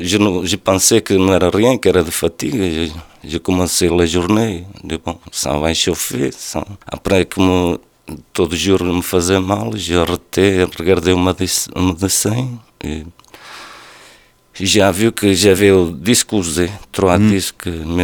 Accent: Mondim de Basto, Vila Real District, Portugal; French is a second language; now in France; C'est la part du nord. S'appelle Vila Real.

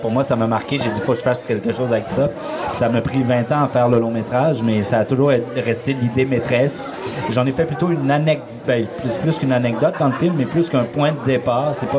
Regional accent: Rouyn-Noranda, Quebec, Canada; Rouyn-Noranda, mon village natal, en 1968.

